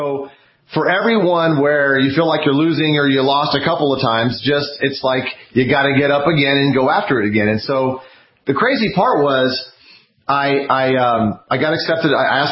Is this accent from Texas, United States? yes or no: yes; Dallas, Texas, United States; So I grew up in Dallas, Texas. My parents are from Brazil. They came over in 1969, had me in 1975.